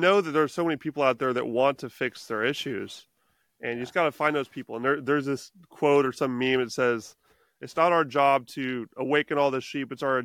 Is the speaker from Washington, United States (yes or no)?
yes; Coupeville, Washington, United States; there was this little festival downtown in my hometown here of Coopville and Whidbey Island.